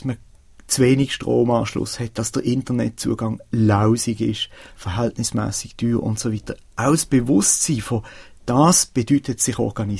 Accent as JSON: {"language": "German", "country": "Switzerland", "said": "Ich als Schweizer habe keine Ahnung."}